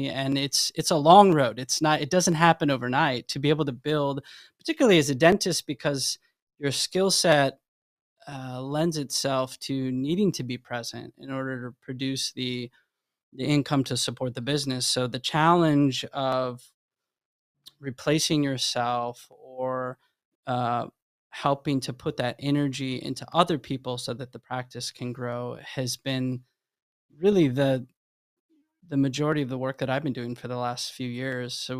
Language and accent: English; Midwest, United States; also born or lived in Hawaii; I grew up in the Midwest, got to spend some time in Hawaii, and so I have a big piece of my heart that lives there.